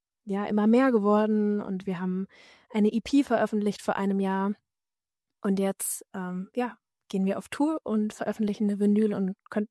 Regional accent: Würzburg, Bavaria, Germany; Wir kommen aus der Region Würzburg

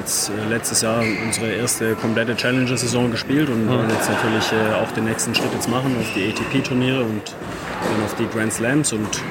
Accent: Stuttgart, Baden-Württemberg, Germany; ich komme direkt aus Stuttgart

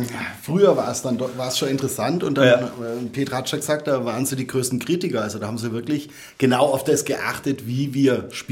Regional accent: Baden-Württemberg, Germany; Ich komme aus dem Schwabenland

